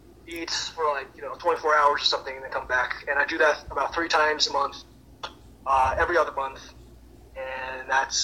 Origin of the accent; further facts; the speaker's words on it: Sichuan, China; I remember there was a place where I grew up in Sichuan.